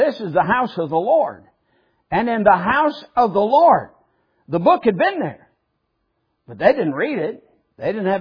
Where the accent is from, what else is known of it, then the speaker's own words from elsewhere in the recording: Michigan, United States; I mean, I'm from Michigan, and living in Michigan, whether you were for the blue or the green, it made no difference.